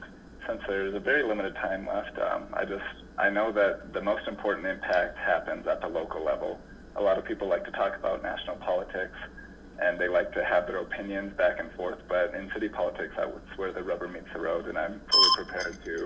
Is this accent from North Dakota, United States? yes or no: yes; North Dakota, United States; I'm originally from North Dakota. I went to the University of North Dakota